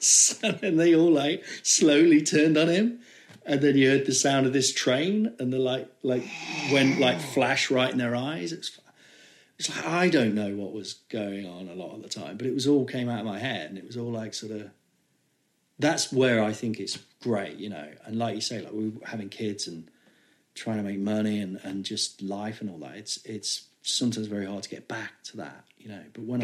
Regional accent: Nottingham, East Midlands, United Kingdom

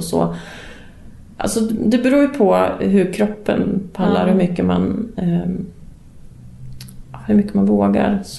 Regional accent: Sala, Västmanland County, Sweden; now in Stockholm, Sweden; Nej, jag har bott i Stockholm jättelänge. Men jag är från Sala. Så är Västmanlänning.

